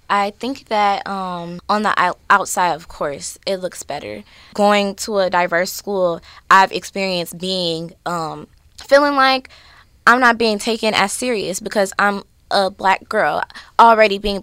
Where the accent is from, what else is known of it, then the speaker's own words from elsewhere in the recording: Southfield, Michigan, United States; I'm from Southfield, Michigan, and I recently just graduated from Renaissance High School.